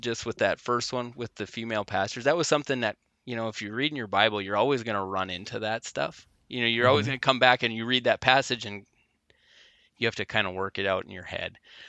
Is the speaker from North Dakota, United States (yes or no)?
yes; North Dakota, United States; I grew up in North Dakota, so we were a very conservative place.